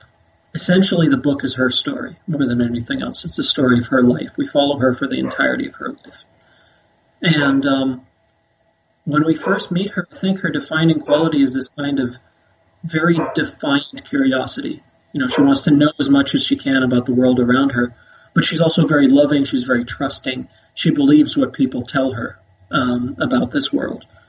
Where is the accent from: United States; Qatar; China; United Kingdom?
Qatar; I grew up in the Middle East. I grew up in a place called Qatar, and I went to a British school